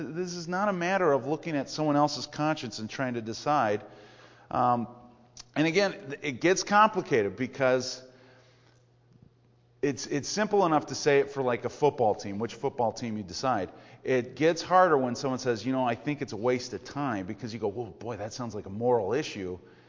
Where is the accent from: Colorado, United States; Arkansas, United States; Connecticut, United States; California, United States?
Colorado, United States; Denver; where I come from Denver.